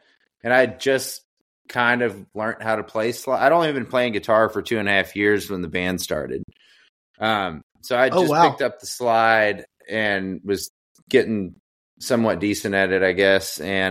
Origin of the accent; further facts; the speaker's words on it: Bowling Green, Kentucky, United States; also born or lived in Madisonville; I was born in Madisonville, which is like a small like coal mining town, northwest part of Kentucky, and then pretty much grew up from the age of 5 until I left with the band when I was like 16 in Bowling Green.